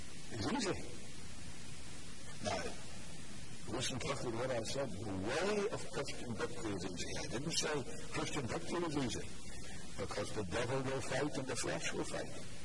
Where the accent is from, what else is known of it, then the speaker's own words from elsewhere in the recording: Northern Ireland, United Kingdom; growing up in Northern Ireland, we had a very modest orchard in our backyard.